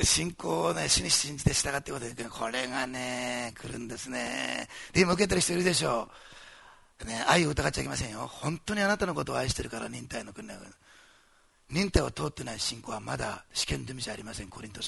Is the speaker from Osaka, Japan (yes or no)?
yes; Osaka, Japan; born there; 私大阪生まれで、大阪ってのはせっかちな街なんです